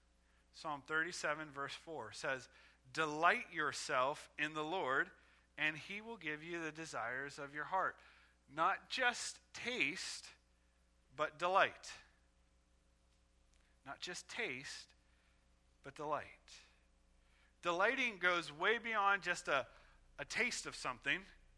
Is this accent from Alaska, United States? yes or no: no; Ohio, United States; And I'm from Ohio, so I say milk, not milk. Everyone's like, it's not milk. Well, in Ohio, that's how we say it, all right?